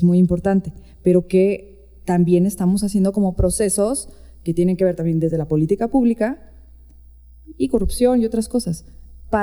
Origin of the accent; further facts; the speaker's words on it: Sonora, Mexico; yo soy de Sonora